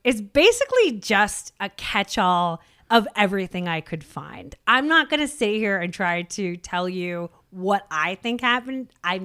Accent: Seattle, Washington, United States; Like I grew up in Seattle. There's just nothing poisonous there.

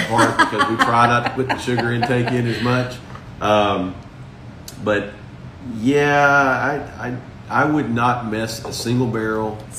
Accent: Tennessee, United States; I am from Tennessee.

